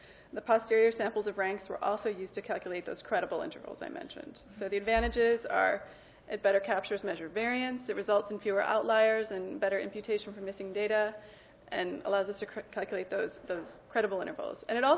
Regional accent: Wisconsin, United States; I'm going to look at Wisconsin, how the in-state Bayes ranks for mortality in my home state did.

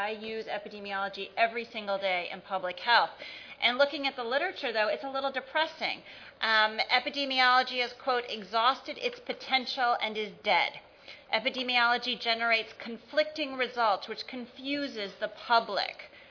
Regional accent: New York, United States; a big booming voice that I have from all my years as a New Yorker.

